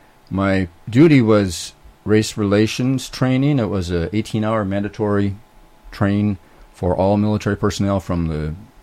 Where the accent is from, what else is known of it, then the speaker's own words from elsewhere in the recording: Minnesota, United States; born and raised in Minnesota and entered the Air Force by way of the Air Force Academy